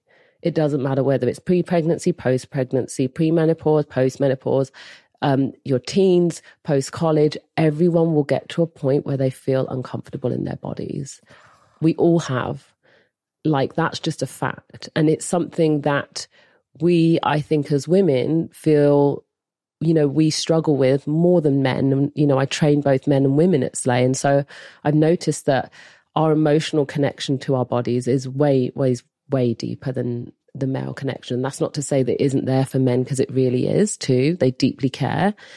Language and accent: English; England, United Kingdom; I'm a British Olympian.